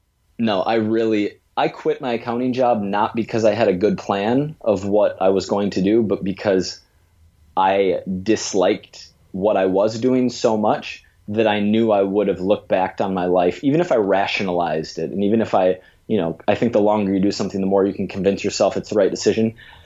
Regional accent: Minnesota, United States; now in New York, United States; So I'm a strength coach who lives in New York, and I guess the very quick background is I grew up in the Midwest in Minnesota

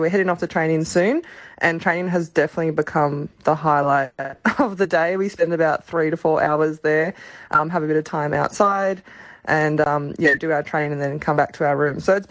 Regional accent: Australia; I think that's just the way it is of being an Australian athlete.

